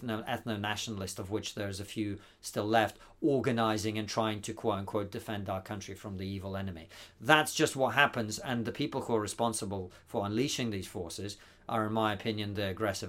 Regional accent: Moscow, Russia; as someone who was a Jewish dark-skinned kid growing up in Moscow, I had to be very careful to avoid hordes of neo-Nazis that were roaming the streets of Moscow in the 90s

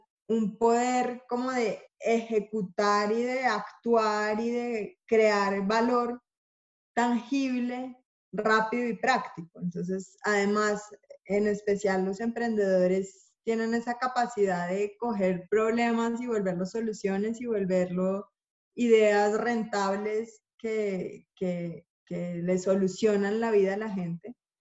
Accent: Colombia; born there; nací acá en Colombia, estudié en el Liceo Francés acá en Colombia, pero bueno, y estudié economía en los Andes.

